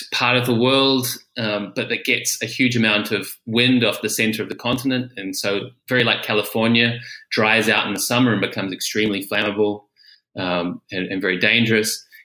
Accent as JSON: {"language": "English", "country": "New Zealand", "said": "for me as a New Zealander was quite an unusual experience, because in New Zealand we don't have a lot of fire in the landscape."}